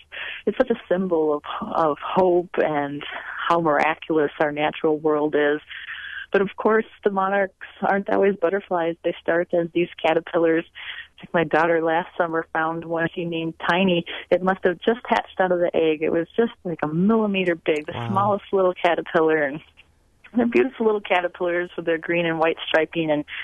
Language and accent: English; Minnesota, United States; You know, I know when I was a child, I grew up in Minnesota